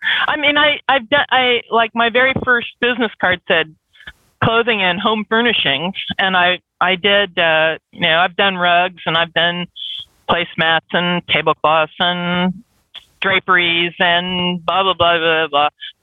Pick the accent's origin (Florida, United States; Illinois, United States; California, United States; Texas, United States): California, United States; I was raised in California, so in Northern California